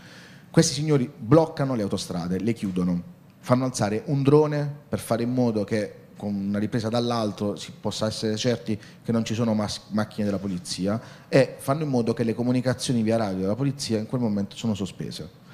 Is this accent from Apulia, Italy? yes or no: yes; Apulia, Italy; perché io sono pugliese e da un po' di tempo mi occupavo della mafia foggiana